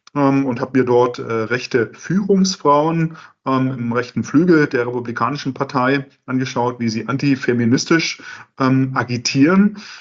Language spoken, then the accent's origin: German; Germany; born there; Ich bin 78er Jahrgang, Ende 78 geboren in der DDR.